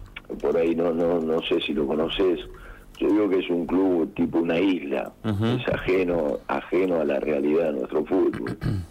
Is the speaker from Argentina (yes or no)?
yes; La Plata, Buenos Aires Province, Argentina; born there; now in Misiones, Argentina; En La Plata.